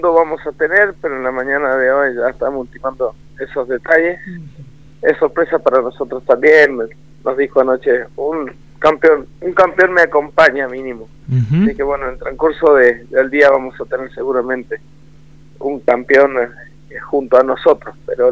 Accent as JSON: {"language": "Spanish", "region": "San Juan", "country": "Argentina", "said": "es parte también de la tradición de lo que somos los sanjuaninos"}